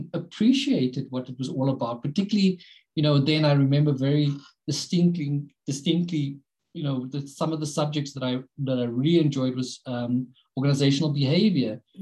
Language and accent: English; Galvandale, South Africa; And so I grew up there in Galvandale.